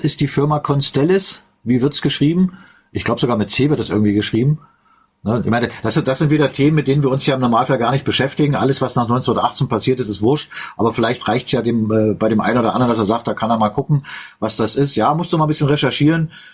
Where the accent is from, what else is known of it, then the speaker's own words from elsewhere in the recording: East Germany, Germany; Ich bin ja auch in der DDR aufgewachsen.